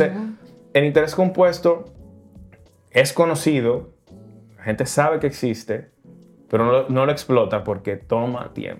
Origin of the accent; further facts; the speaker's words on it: Dominican Republic; como emprendedores dominicanos o en este país